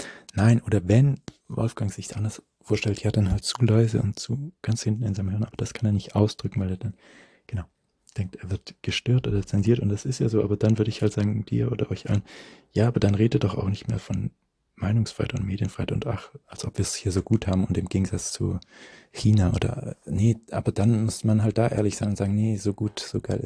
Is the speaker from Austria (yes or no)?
no; West Germany, Germany; born there; ist ja wie ich auf dem Territorium von Westdeutschland geboren.